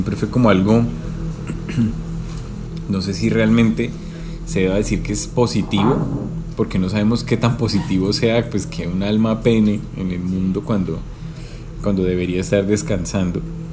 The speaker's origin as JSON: {"language": "Spanish", "town": "Bucaramanga", "region": "Santander", "country": "Colombia", "tie": "born or raised there", "said": "yo soy nacido y criado en Bucaramanga. Nuestra familia, pues, toda siempre ha vivido aquí, ha establecido acá."}